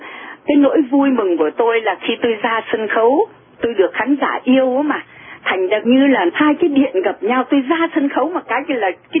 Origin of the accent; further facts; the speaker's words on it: Northern Vietnam, Vietnam; Thế tại mình là người Bắc đó, thành ra mình hiểu các cái điệu ngoài Bắc đó mà.